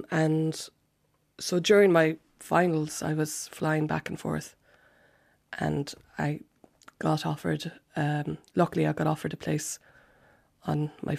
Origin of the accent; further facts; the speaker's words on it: Cork, Munster, Ireland; I'm from Cork.